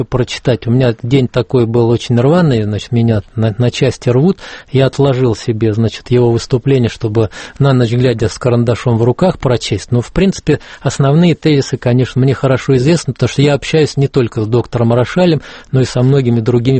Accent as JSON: {"language": "Russian", "town": "Tsarskoye Selo", "region": "Saint Petersburg", "country": "Russia", "tie": "born there", "said": "Отечество мне Царское Село."}